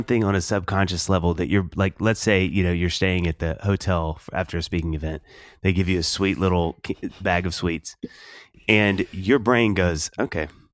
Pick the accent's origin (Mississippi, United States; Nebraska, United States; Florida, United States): Mississippi, United States; Kosciusko; Kosciuszko.